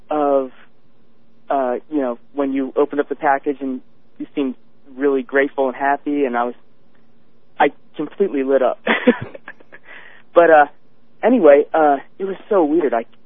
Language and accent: English; Philadelphia, Pennsylvania, United States; moved away; So, I've only moved out here about 7 years ago. I'm from Philadelphia.